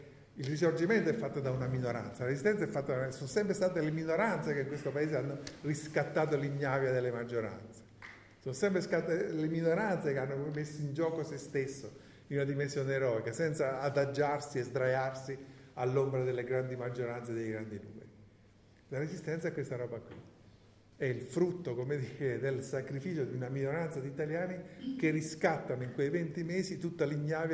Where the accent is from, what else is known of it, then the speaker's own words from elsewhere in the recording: Southern Italy, Italy; accent: southern Italian; lo dico sempre accentuando il mio accento meridionale, perché sono tutte e due categorie tipiche del Sud